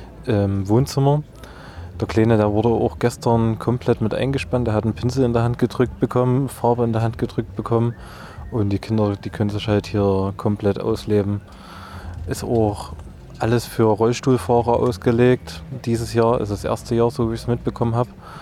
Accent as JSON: {"language": "German", "town": "Zwickau", "region": "Saxony", "country": "Germany", "said": "Ich komme aus Zwickau."}